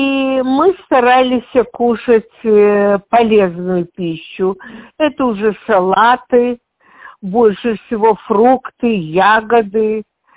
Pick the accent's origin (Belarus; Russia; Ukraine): Ukraine; Odesa, Odesa Oblast; Я жила на Украине, в городе Одессе.